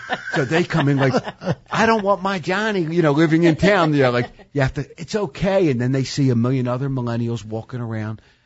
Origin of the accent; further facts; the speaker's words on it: Philadelphia, Pennsylvania, United States; I moved from far northeast Philly, where I grew up in Parkwood, in 82 down into Center City